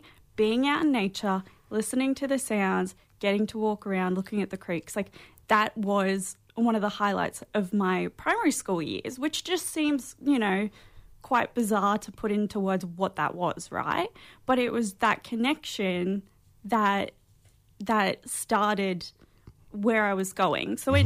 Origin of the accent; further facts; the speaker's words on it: Brisbane, Queensland, Australia; So I was born and raised in Meanjin, and know the area very well. So I lived off country, but feel very connected to country.